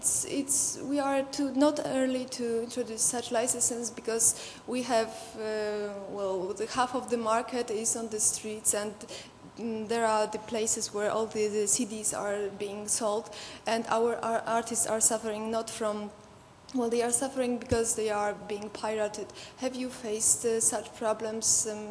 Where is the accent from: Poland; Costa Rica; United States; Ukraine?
Poland; English is a second language; I come from Poland.